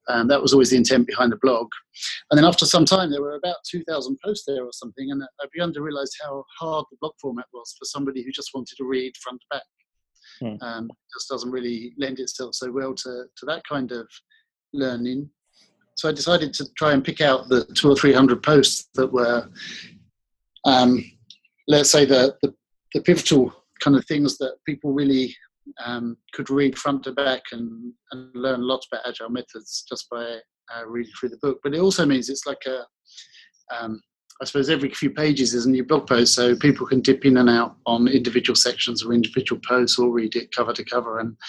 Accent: South East England, United Kingdom; accent: slight Australian; also born or lived in Australia; I'm from Kent in England, and I have a little bit of Australian accent after spending a couple of years there, I'm told

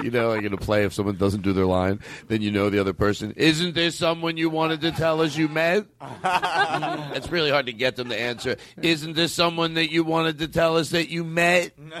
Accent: Alabama, United States; I'm from Alabama.

